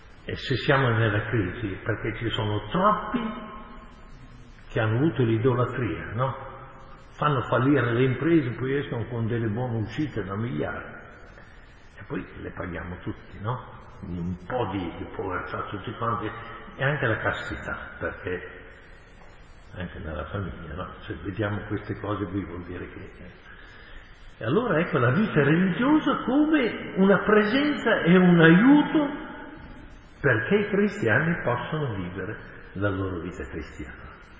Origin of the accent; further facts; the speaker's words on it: Emilia-Romagna, Italy; Io sono dalla Romagna, no? Mio nonno era di Sarsina